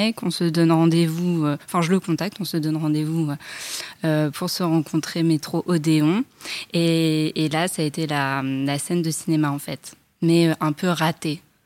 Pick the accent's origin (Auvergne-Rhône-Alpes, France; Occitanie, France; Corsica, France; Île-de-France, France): Île-de-France, France; Paris; j'ai 30 ans, je vis en banlieue, je suis parisienne